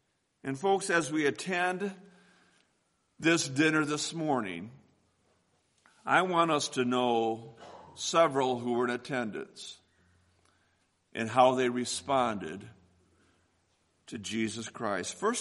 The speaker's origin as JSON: {"language": "English", "region": "Illinois", "country": "United States", "said": "I'm from Illinois."}